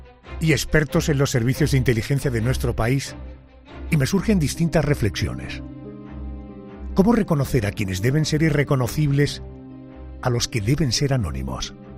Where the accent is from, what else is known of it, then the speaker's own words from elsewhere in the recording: Spain; yo como español me siento absolutamente orgulloso de ser un compatriota suyo.